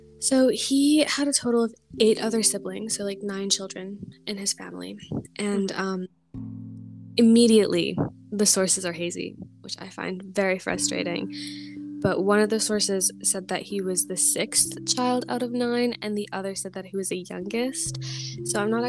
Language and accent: English; United States; I am American, and I feel like that says a lot.